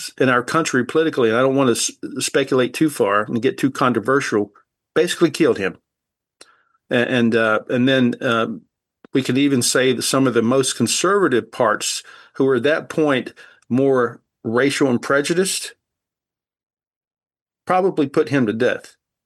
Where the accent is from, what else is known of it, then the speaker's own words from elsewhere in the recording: the South, United States; I grew up in the South where there's a lot of discrimination, and I absorbed some of that, not wanting to.